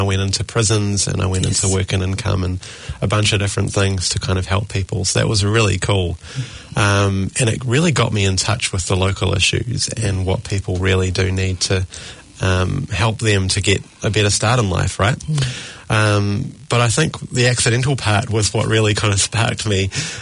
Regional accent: Auckland, New Zealand; born or raised there

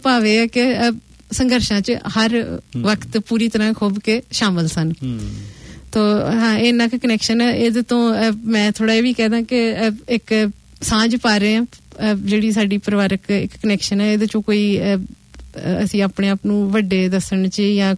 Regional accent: Punjab, India; ਗੁਰਦਾਸਪੁਰ ਜ਼ਿਲ੍ਹੇ ਚ ਹੈ ਚੌਰ ਸਾਡਾ ਪਿੰਡ ਗੁਰਦਾਸਪੁਰ ਜ਼ਿਲ੍ਹੇ ਚ ਬੁਰਿਆਰ ਜਿਹੜਾ ਕਿ ਦੀਨਾ ਨਗਰ ਦੇ ਲਾਗੇ ਹੈ ਸੋ ਅਸੀਂ ਵੈਸੇ ਉੱਥੇ ਨਹੀਂ ਰਹੇ ਅਸੀਂ ਬਚਪਨ ਚ ਚੌਰ ਹੀ ਰਹੇ ਹਾਂ

